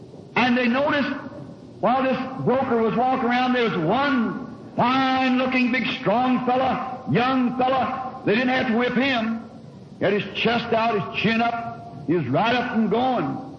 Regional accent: Southern United States, United States; I'm a Southerner. And down in the southern states years ago, they used to bring slaves over from Africa, the Boers did, and sold them in the South for like workhorses.

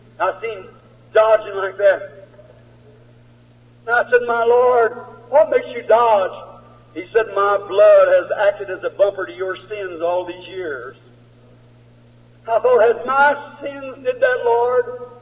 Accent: United States; That's right. I'm an American.

